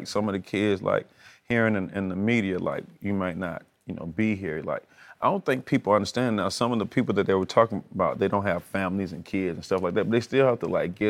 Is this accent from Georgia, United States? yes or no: yes; Atlanta, Georgia, United States; But for the most part, I'm from Atlanta. I'm obviously a Hawks fan because I'm from Atlanta.